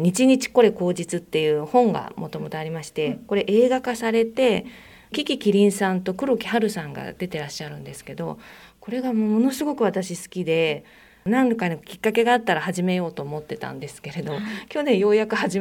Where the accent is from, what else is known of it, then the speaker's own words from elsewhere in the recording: Yokohama, Kanagawa, Japan; 私は横浜出身で茅ヶ崎に事務所があるんですけれども、なので藤沢市民ではないんですが、逆に神奈川県民から見た藤沢なんですけれども